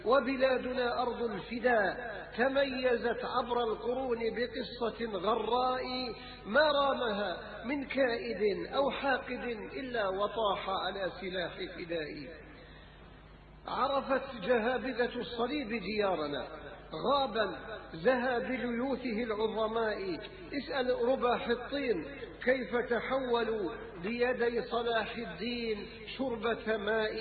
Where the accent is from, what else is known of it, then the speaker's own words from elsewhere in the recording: Palestine; أنت فلسطيني وتحمل تابعية؟ أقول لهم: ليس في الموضوع تناقض، هذا هو الأساس